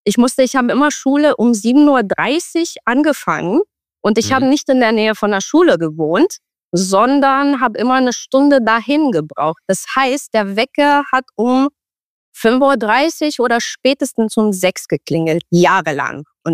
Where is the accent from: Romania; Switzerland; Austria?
Romania; German is a second language; now in Germany; Ey, ich komme aus Rumänien, also Knoblauch, das macht schon ein bisschen Sinn